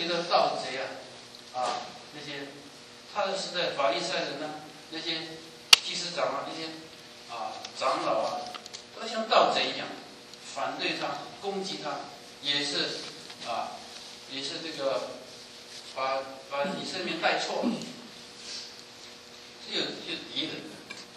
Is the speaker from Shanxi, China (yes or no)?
no; Fuzhou, Fujian, China; 不像我们福州人呢